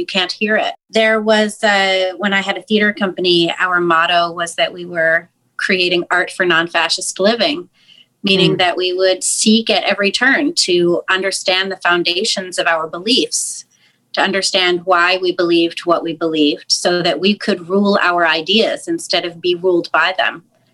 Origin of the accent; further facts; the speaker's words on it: United States; Of course, I'm an American. That's like the foundation of our entire country, whether you like it or not.